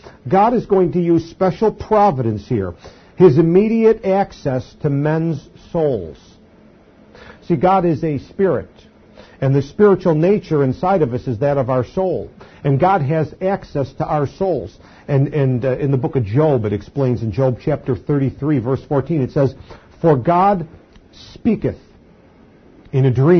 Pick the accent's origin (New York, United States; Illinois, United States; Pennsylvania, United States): New York, United States; Poughkeepsie; born there; I was born in 1954 in the United States of America in Poughkeepsie, New York